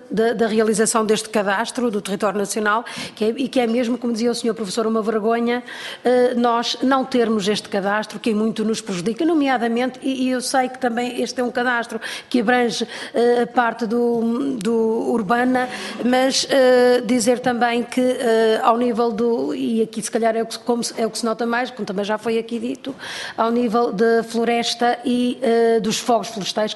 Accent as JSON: {"language": "Portuguese", "region": "Porto", "country": "Portugal", "said": "que também sou do Porto, sou eleita pelo Porto."}